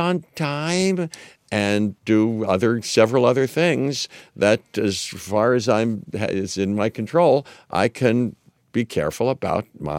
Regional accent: Pittsburgh, Pennsylvania, United States; and I grew up in Pittsburgh, and, you know, it can be tough.

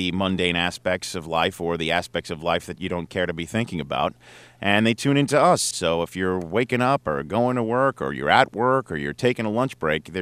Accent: New York City, New York, United States; there's a living grave in my hometown in New York City?

